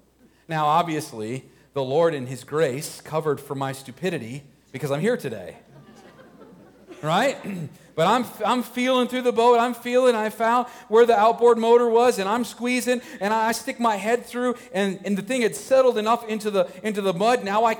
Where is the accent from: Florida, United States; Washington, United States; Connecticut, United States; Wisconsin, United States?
Florida, United States; It's one of the things I miss about Florida. I grew up in South Florida, and I used to love scuba diving.